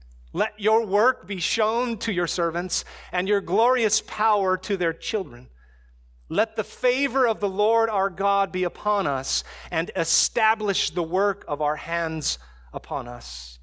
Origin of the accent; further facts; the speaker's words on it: San Diego, California, United States; I never surfed, even though I grew up in San Diego.